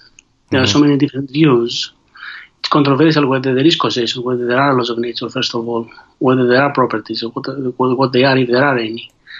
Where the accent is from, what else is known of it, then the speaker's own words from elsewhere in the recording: Athens, Attica, Greece; I grew up in Athens, in a suburban area of Athens, in a family with modest means.